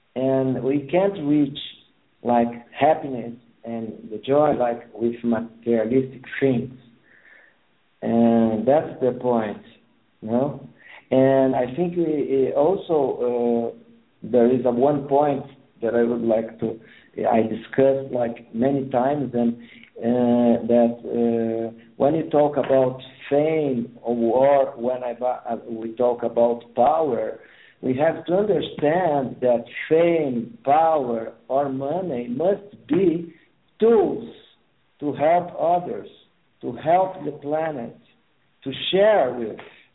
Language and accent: English; Brazil; first language Portuguese; English is a second language; I am a Brazilian, an Italian Brazilian. I speak Portuguese. My native language is Portuguese, and I don't have the pretension to be a native English speaker.